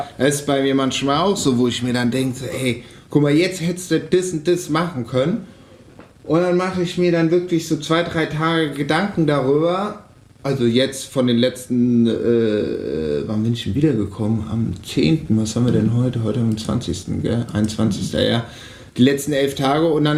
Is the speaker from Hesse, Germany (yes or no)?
yes; Hesse, Germany; Meine Heimat ist Hessen. Ja, also auch wenn ich die doppelte Staatsangehörigkeit habe, also ich bin Schweizer und Deutscher, ist meine Heimat schon Hessen